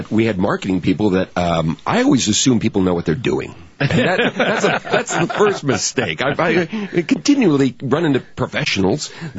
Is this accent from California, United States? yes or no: yes; California, United States; growing up in Southern California in a suburban community that was not the most exciting place to be as a kid.